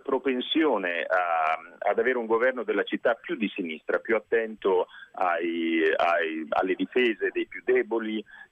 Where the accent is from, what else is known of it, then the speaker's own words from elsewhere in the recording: Rimini, Emilia-Romagna, Italy; now in Prato, Italy; io sono un pratese che vive a Prato da 15 anni, sono un romagnolo, provengo quindi da una terra rossa, altrettanto rossa politicamente come nella tradizione toscana, vengo da Rimini